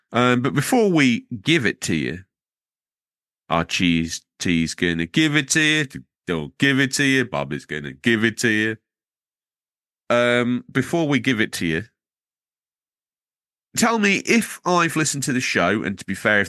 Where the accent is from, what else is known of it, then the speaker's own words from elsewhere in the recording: Iowa, United States; And I'm from Iowa, right? Just minding my own business.